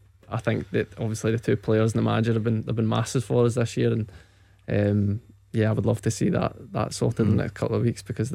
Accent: Barrhead, Scotland, United Kingdom; And I'm local, I'm from Barrhead

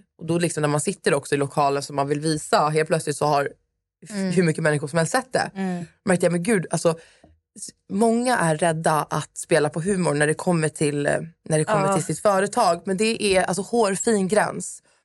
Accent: Stockholm, Stockholm County, Sweden; now in Södertälje, Sweden; Jag är uppvuxen i Stockholm, på Södermalm.

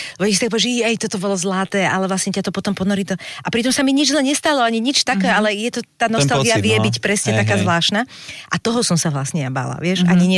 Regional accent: Bratislava, Bratislava Region, Slovakia; A tým, že ja som z Bratislavy, tak sme chytali aj západné signály

